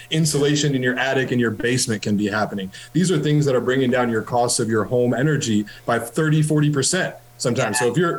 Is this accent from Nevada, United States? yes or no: yes; Las Vegas, Nevada, United States; I'm from Vegas, so I moved here and there was no such thing as AC.